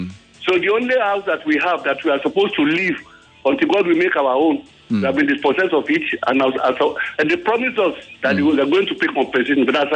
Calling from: Igbogbo, Lagos, Nigeria; Igbogbo in Ikorodu here.

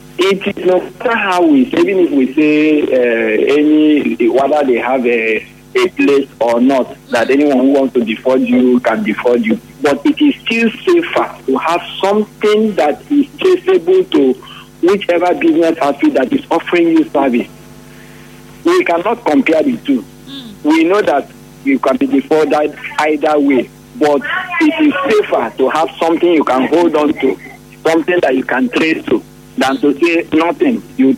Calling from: Port Harcourt, Rivers, Nigeria; I'm calling from Port Hackett.

